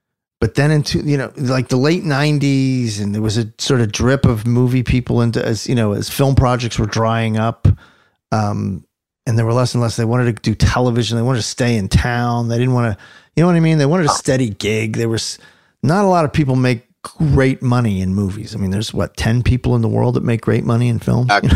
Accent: New Jersey, United States; also born or lived in Philadelphia; No. Born there. And then my parents moved over to South Jersey right away.

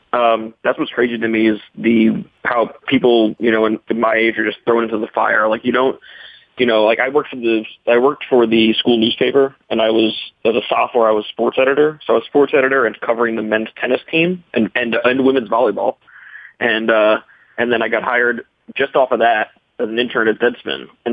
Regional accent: Fairfield, Connecticut, United States; I'm not working for my hometown paper in Fairfield, Connecticut

